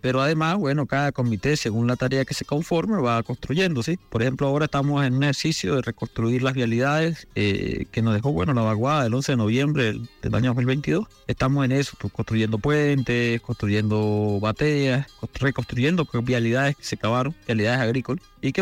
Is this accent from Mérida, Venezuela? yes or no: yes; Mérida, Venezuela; Somos campesinos, somos merideños y somos andinos en general